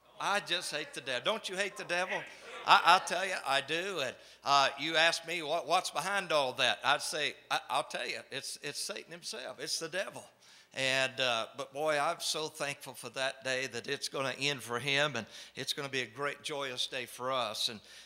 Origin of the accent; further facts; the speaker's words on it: North Carolina, United States; And so I set it up in my hometown in North Carolina to have ketamine infusion.